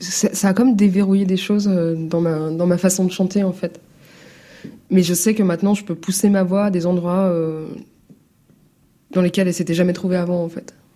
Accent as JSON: {"language": "French", "town": "Maisons-Alfort", "region": "Île-de-France", "country": "France", "said": "qui vient de Maison Alfort."}